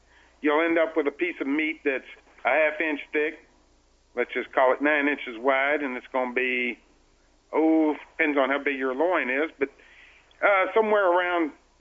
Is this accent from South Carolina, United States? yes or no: no; Texas, United States; I like mesquite because I'm from Texas, and that's just what I like.